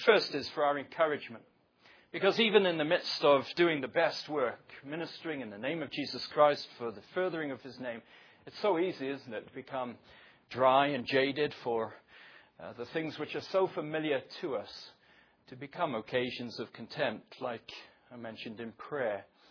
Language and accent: English; Wales, United Kingdom; I remember growing up in Wales